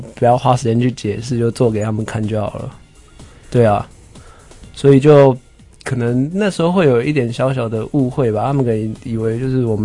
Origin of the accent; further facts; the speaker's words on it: Taichung, Taiwan; 我们是台中人啊，对啊